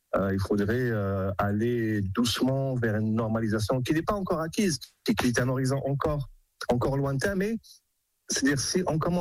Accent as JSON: {"language": "French", "country": "Algeria", "said": "en tant qu'Algérien qui connaît la profondeur des relations humaines, économiques, démographiques, historiques"}